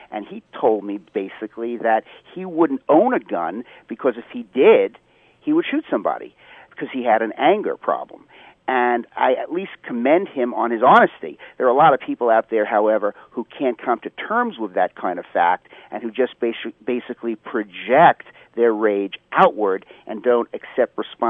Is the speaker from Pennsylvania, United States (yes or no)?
yes; Pennsylvania, United States; that I've had a carry permit in my home state of Pennsylvania